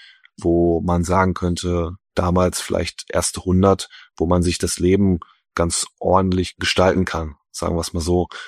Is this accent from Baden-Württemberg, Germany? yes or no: no; Warstein, North Rhine-Westphalia, Germany; Ich bin, würde ich sagen, sehr behütet aufgewachsen auf dem Land. Mhm. Bin sehr glücklich darüber. In Warstein, sehr ruhige Gegend